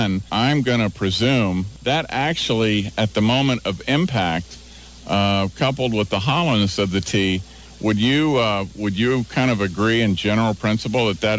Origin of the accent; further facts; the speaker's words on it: Ohio, United States; who I knew years and years ago from my days in my home state of Ohio.